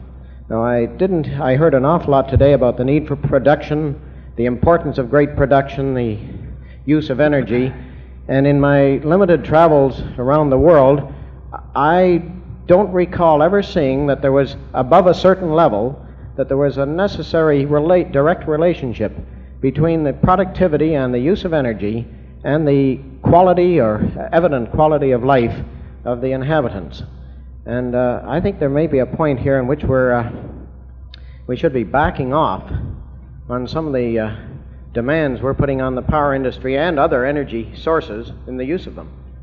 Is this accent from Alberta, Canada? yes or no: no; Montreal, Quebec, Canada; I'm from Montreal.